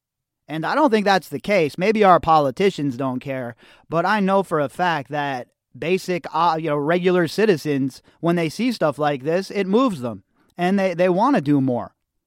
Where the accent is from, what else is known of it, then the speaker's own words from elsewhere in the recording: United States; And as an American, I find that to be quite embarrassing, folks.